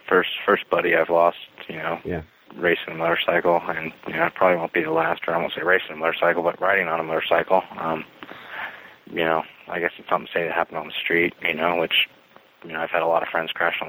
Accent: Monterey, California, United States; I grew up as a kid living in Monterey, so Laguna.

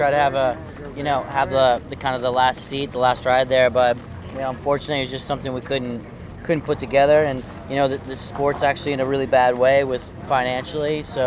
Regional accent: United States; He brought me over as an American.

